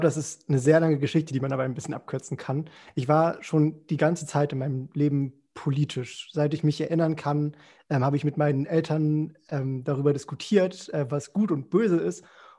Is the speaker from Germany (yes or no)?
yes; Hesse, Germany; Ich bin gebürtig aus Hessen, aber in Niedersachsen habe ich sozusagen meine politische Heimat gefunden